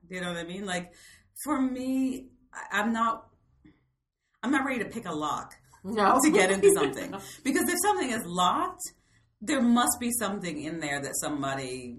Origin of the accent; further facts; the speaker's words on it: the South, United States; It freaks me because I grew up in the South, you know, people's, you've been to my mom's house.